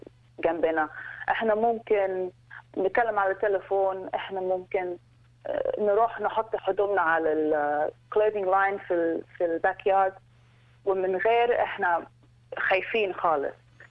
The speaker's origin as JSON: {"language": "Arabic", "country": "Egypt", "second_language": "Arabic", "said": "طبعا انا مصريه، انا مولوده هنا بس أنا بتكلم عربي second language"}